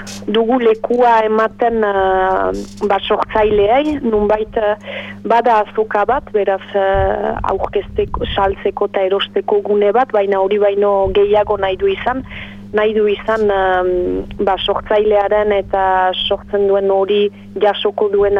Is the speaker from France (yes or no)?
yes; Saint-Jean-Pied-de-Port, Nouvelle-Aquitaine, France; now in Bayonne, France; ni Baionan biziniz da Garazikoa naiz